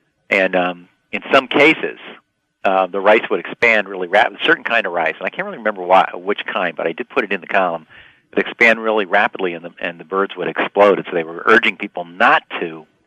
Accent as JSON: {"language": "English", "town": "Armonk", "region": "New York", "country": "United States", "tie": "born or raised there", "said": "when I was a child growing up in Armonk, New York, and we lived in a house in the woods, and it had big picture windows."}